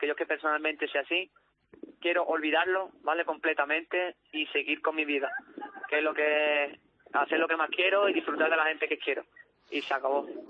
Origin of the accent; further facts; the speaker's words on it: Málaga, Andalusia, Spain; Pero mi Málaga, vaya, mi Málaga, si juega Madrid-Málaga, que gane el de mi tierra.